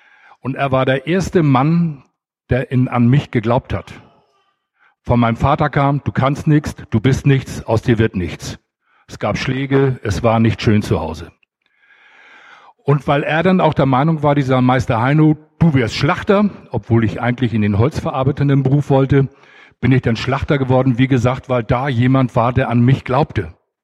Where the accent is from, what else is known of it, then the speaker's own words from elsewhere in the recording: Hamburg, Germany; Noch als echter Hamburger Heide.